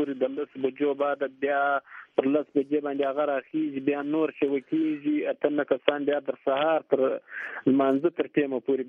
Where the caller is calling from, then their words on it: Khanozai, Balochistan, Pakistan; ما د بلوچستان خنوزي ته ټلیفون کړی دی.